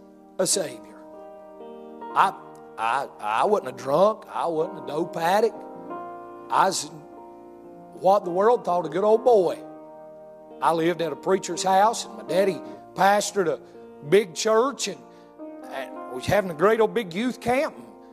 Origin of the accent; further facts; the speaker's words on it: the South, United States; We was raised in the country. We was raised in the South.